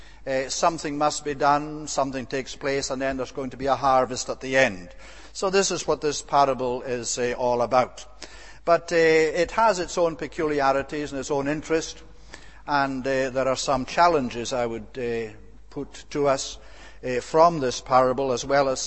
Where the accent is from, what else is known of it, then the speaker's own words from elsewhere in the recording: Scotland, United Kingdom; I remember when I was brought up in Scotland, there was a loch near us